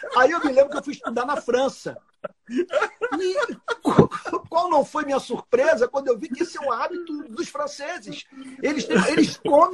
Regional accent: Rio de Janeiro, Brazil; Ipanema, minha primeira praia, onde eu nasci, onde eu fui morar pela primeira vez.

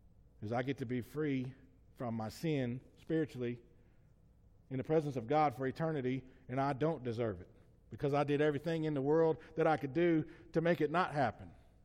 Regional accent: Alabama, United States; born there; I was born in Lamar County, Alabama.

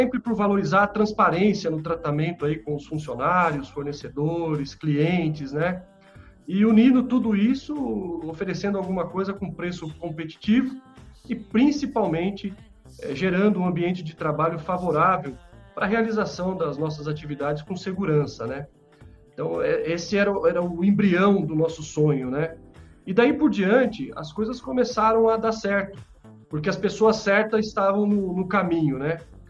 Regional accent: São Paulo, Brazil; moved away as an adult; now in Assis, Brazil; Eu sou natural de São Paulo, onde vivi até os 28 anos de idade, quando me casei com a minha esposa Fabiane, e resolvemos construir a nossa família na cidade de Assis.

